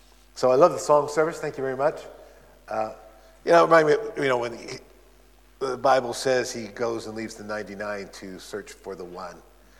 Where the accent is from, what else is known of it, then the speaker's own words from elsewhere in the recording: United States; now in England, United Kingdom; You tell by the accent, I'm an American. Sometimes people say, are you Canadian? But I'm not Canadian.